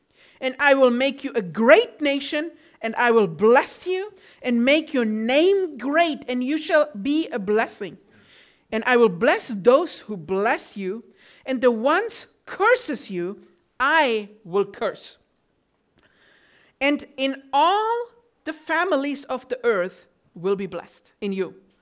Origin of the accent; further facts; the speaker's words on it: Germany; English is a second language; moved away as an adult; now in California, United States; I'm coming from Germany. We are the people who have no tempo limit, speed limit.